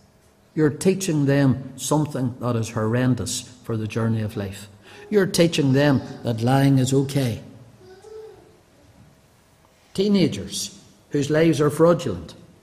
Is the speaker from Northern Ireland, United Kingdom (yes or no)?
yes; Banbridge, Northern Ireland, United Kingdom; As a young Christian, I grew up in Banbridge Free Church.